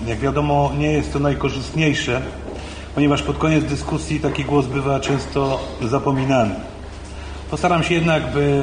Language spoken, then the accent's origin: Polish; Wieluń, Łódź Voivodeship, Poland; Mieszkam od urodzenia w Wieluniu, szanowni państwo. Tutaj się wychowałem i tu przez lata poznawałem każdy kąt i historię mojego miasta.